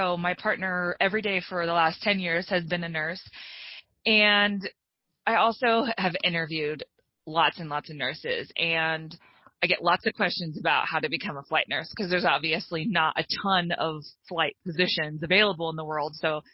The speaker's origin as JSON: {"language": "English", "region": "Colorado", "country": "United States", "tie": "born or raised there", "said": "growing up in Colorado, you know, I love the mountains, but I haven't ever been near a beach"}